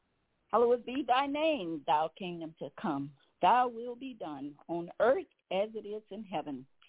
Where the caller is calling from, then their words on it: Baton Rouge, Louisiana, United States; I'm calling from Baton Rouge, Louisiana.